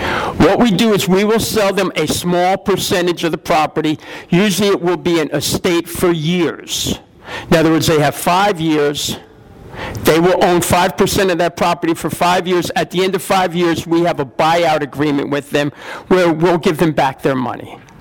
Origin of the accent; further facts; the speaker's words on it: New Jersey, United States; We're from New Jersey, so the taxes are high.